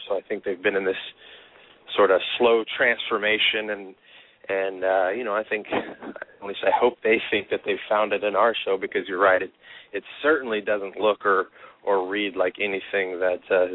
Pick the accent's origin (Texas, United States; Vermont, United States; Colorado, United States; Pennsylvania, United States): Colorado, United States; moved away as an adult; also born or lived in Los Angeles / Montreal; now in Canada; No, I'm U.S. I'm from Colorado originally, and then I moved out to Los Angeles after I graduated high school, but I have spent a lot of time in Canada because my first series I had, that filmed in Montreal, so I was in Montreal for 4 years